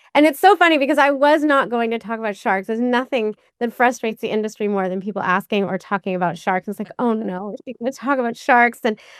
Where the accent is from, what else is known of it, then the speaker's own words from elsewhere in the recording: Boston, Massachusetts, United States; I mean, I grew up in the Boston area, and, you know, Jaws was everything.